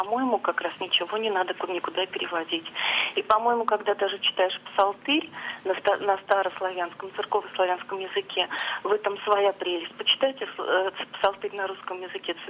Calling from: Moscow Oblast, Russia; Я звоню вам из Московской области.

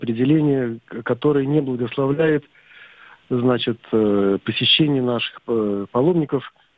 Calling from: Pskov Oblast, Russia; Я звоню из Псковской губернии.

